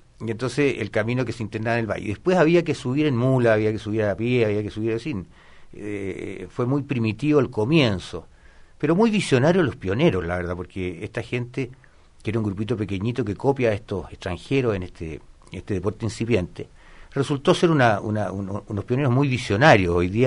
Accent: Lo Barnechea, Santiago Metropolitan, Chile; otra época, cuando existía solamente Las Condes, éramos de Las Condes, después se formó Itacura, y ahora somos de Lo Barnechea, y es un pueblecito, como te digo, digno de conocerse.

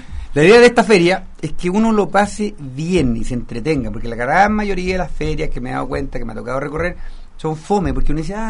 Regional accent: Paine, Santiago Metropolitan Region, Chile; Yo nací allá, nací en Paine, nunca me he movido de allá. Y bien, es bien guasa, es una comuna muy rural.

